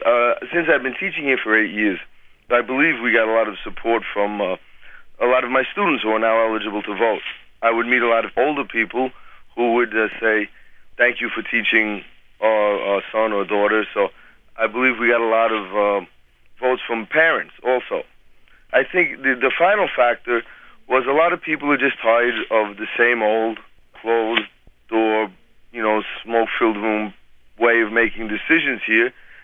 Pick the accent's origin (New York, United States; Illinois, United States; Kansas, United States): New York, United States; Brooklyn; now in Inuyama, Japan; I'm originally from Brooklyn, New York.